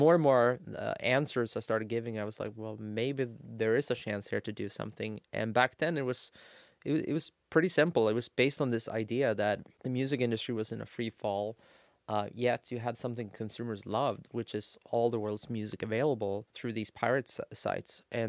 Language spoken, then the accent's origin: English; Sweden; I'm born and raised in Sweden.